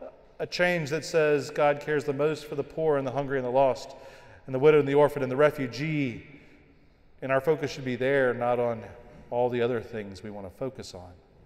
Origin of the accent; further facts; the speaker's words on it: Memphis, Tennessee, United States; he was assassinated in the city that I grew up in Memphis